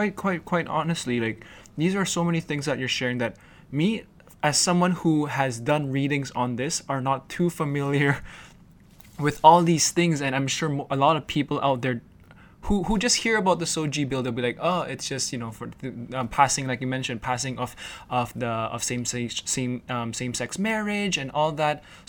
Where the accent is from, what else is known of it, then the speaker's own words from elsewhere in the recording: Hong Kong; now in Philippines; when I first moved to the Philippines, it was a huge change of pace. It was very different growing up in Hong Kong